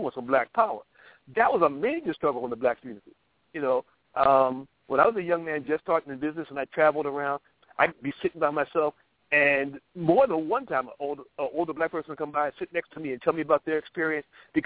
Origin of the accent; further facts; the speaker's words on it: Philadelphia, Pennsylvania, United States; And I grew up in Philadelphia where I could not go home from school and make my way from the airport to my house without seeing cops